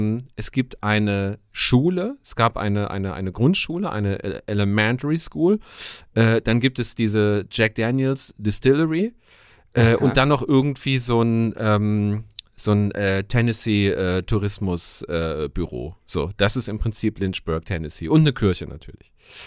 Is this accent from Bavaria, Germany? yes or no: no; Elsdorf, North Rhine-Westphalia, Germany; also born or lived in Aachen; Ich bin aus Ihrefeld. Ja. Nee, und ich bin in Aachen geboren. Dann sind wir nach einem Jahr nach Elsdorf gezogen.